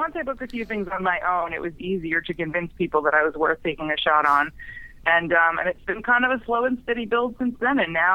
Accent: New Jersey, United States; I am originally from New Jersey.

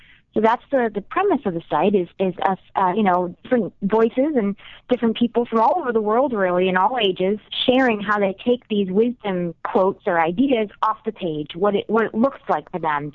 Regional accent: Massachusetts, United States; it's much different from the experience of growing up in Massachusetts on the East Coast, that's for sure.

